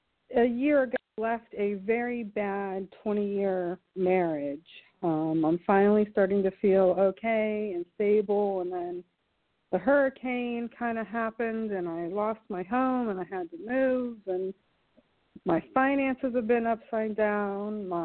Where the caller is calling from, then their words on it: South Carolina, United States; I'm calling from South Carolina.